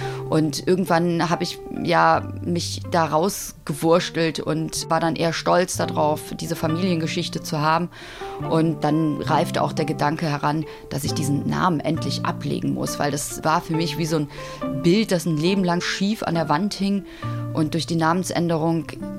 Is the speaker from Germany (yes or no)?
yes; Cologne, North Rhine-Westphalia, Germany; born there; Also ich bin 1974 in Köln geboren worden